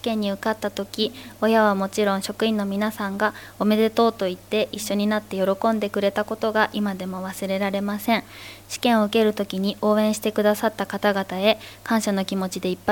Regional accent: Fujisawa, Kanagawa, Japan; 海を見ると自分は湘南育ちなのだなと実感します。

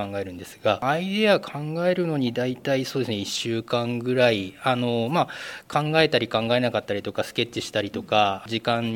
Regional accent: Fujisawa, Kanagawa, Japan; born there; 藤沢生まれで藤沢在住、40年くらいですか。辻堂の方で家族4人猫2匹とのんびり暮らしています。

